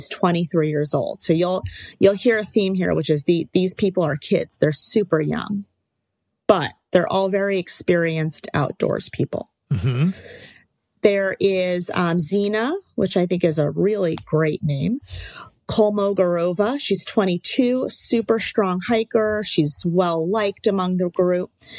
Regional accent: Manhattan, New York, United States; I guess it's it's the irony of somebody who born and raised in Manhattan and probably one of the densest places, at least in this hemisphere

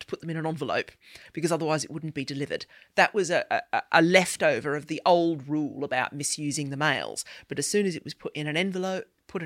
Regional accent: Australia; I grew up in Australia

